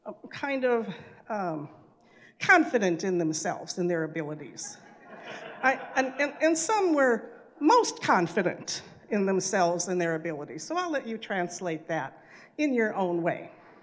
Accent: Illinois, United States; now in Moorhead, United States; I married a guy who lived in Moorhead, Minnesota. I grew up in Illinois, so I moved here.

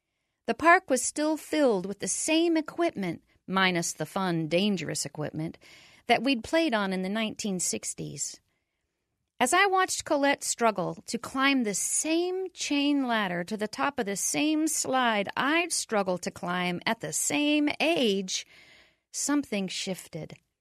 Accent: Wichita Falls, Texas, United States; moved away as an adult; now in San Francisco, United States; pretty much all of my memories of my hometown, Wichita Falls, Texas, were negative. I'd fled Wichita Falls in the 1980s, vowing to never return, and with no family living there anymore, I had no obligation to visit.

